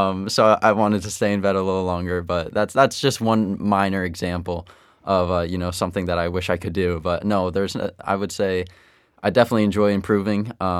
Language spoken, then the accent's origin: English; New York, United States; So I grew up in New York and New York City FC didn't exist.